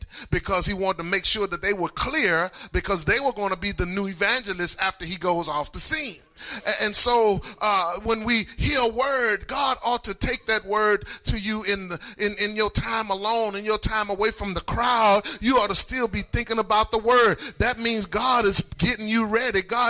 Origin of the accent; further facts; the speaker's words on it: Louisiana, United States; I'm from Louisiana, so we like that lanyap.